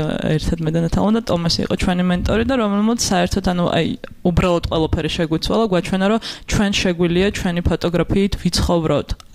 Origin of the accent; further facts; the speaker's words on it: Tbilisi, Georgia; დავიბადე და გავიზარდე თბილისში